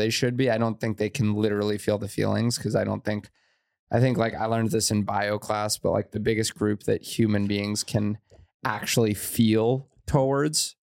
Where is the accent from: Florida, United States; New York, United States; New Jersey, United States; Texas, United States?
New York, United States; I was like, oh, no way. I'm from New York.